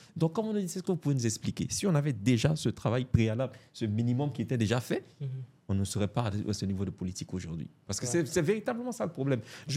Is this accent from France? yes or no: no; Côte d’Ivoire; Chez nous, en Côte d'Ivoire, on n'a même pas la notion de sympathisant.